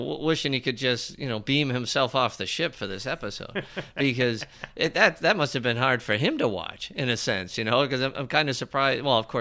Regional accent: Boston, Massachusetts, United States; It's just maybe being growing up in Boston and being a very Irish town or whatever, there's a lot of sensitivity.

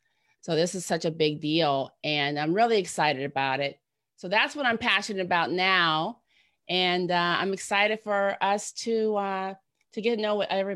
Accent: Ohio, United States; And we're from Ohio. So you just imagine two Black in the middle of the United States, people, no degrees.

